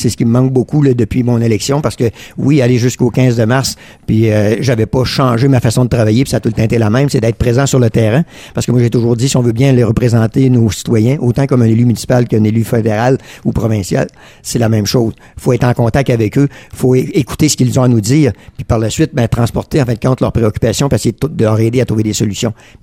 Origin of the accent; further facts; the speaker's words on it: Quebec, Canada; Comment l'hiver va se passer ici chez nous en Beauce